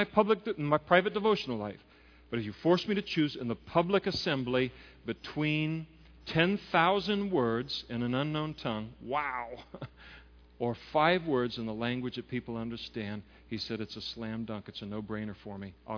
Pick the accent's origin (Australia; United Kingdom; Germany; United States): United States; They were speaking Romanian. It's an affront to me as American.